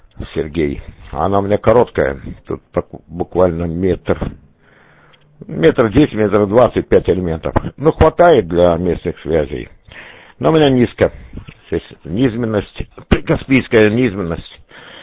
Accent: Krasnodar Krai, Russia; Да, но я сам родом с Кубани.

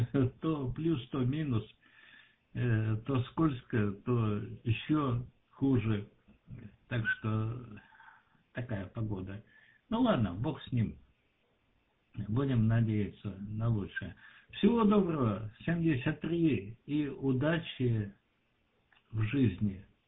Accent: Russia; first language Russian; Я прекрасно говорю по-русски. Я, в общем-то, русский человек, и мой родной язык русский

